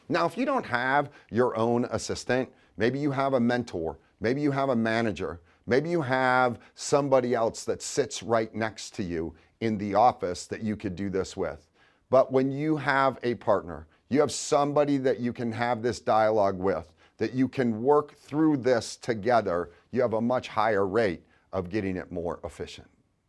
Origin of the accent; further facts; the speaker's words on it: Chicago, Illinois, United States; Now, I'm from Chicago. When I was a rep, I was in downtown Chicago.